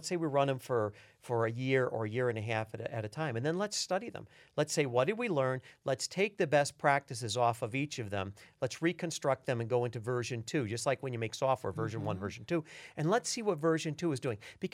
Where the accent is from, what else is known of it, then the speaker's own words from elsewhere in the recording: Kalamazoo, Michigan, United States; When I grew up in Kalamazoo, they made the best guitars and, you know, the best car, you know, chassis and transmissions and fishing rods.